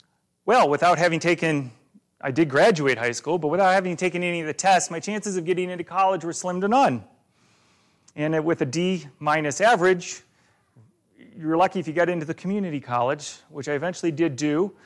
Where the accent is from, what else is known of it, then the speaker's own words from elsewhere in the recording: Illinois, United States; I grew up in Northern Illinois. I was not a Cubs fan, and I was not a Packers or a Chicago fan, just so you know. So don't take my head off because I lived in Illinois. But I grew up in Illinois, grew up in a good home.